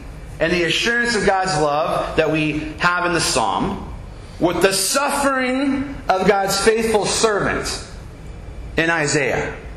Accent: Scotland, United Kingdom; After all, I'm Scottish, and I love a good fight. The Irish have nothing on us.

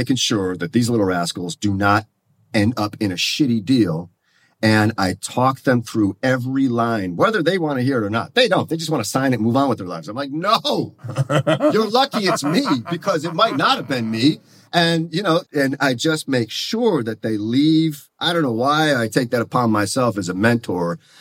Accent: Detroit, Michigan, United States; I was from the Midwest in Detroit.

